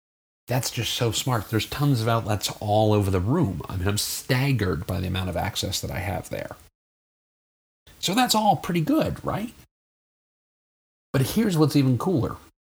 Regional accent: United States; I'm in an international city. I am an American, clearly.

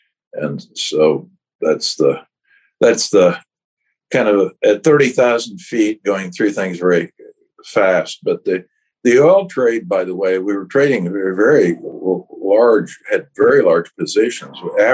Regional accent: Iowa, United States; At that time, I grew up in Iowa, and one of my grandfathers had a pretty large egg candling operation.

